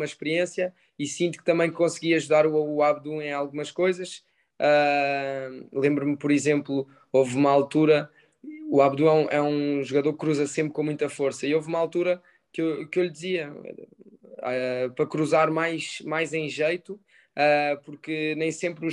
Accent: Lisbon, Portugal; moved away; eu sou natural de Lisboa, e há 12 anos que não estava aqui

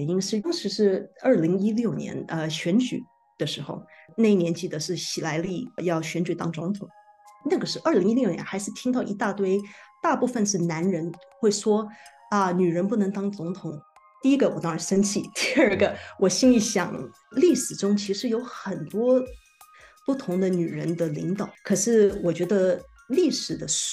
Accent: New York, United States; Chinese is a second language; also born or lived in Taiwan; 我是台湾生的，大概9岁的时候，8岁的时候，我是全家从台湾搬到纽约，所以我是纽约长大的。我中文不是很好，就是这个原因，因为我是，大部分是搬来美国以后就开始讲英文。

